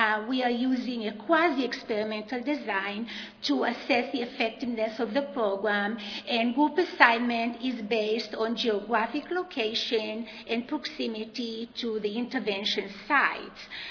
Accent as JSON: {"language": "English", "region": "Texas", "country": "United States", "accent": "Texan", "said": "And I'm sure that you can tell right away that I'm from Texas based on my accent."}